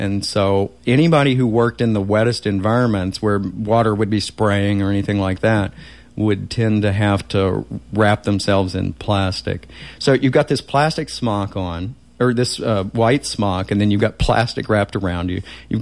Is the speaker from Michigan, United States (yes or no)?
no; Moorfield, West Virginia, United States; when I was growing up, there was a film. They made a film about my hometown.